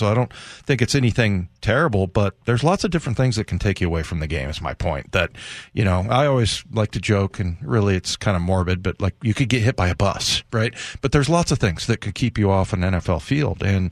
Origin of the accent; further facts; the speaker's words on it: San Diego, California, United States; Bob is down in beautiful San Diego, my hometown.